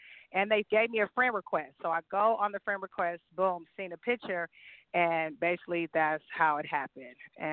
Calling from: California, United States; I'm calling from the Bay Area.

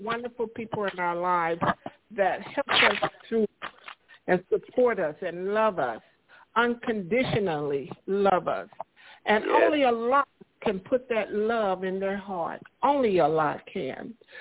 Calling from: St. Louis, Missouri, United States; I'm calling from Hometown, St. Louis, Missouri.

